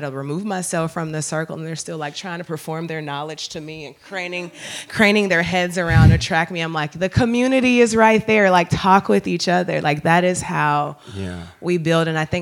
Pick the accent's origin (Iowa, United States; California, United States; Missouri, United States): Missouri, United States; St. Louis; Growing up in St. Louis, I'm really thank you for sharing about your parents.